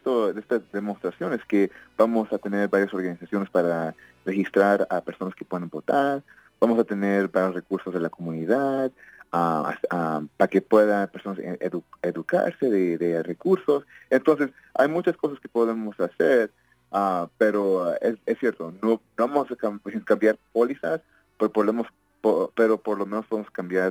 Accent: United States; born there; Yo como una persona de privilegio que nací aquí en Estados Unidos

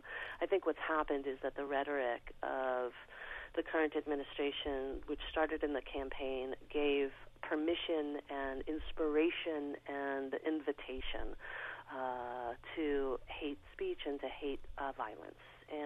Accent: New York City, New York, United States; For me, I have to say I come from New York City

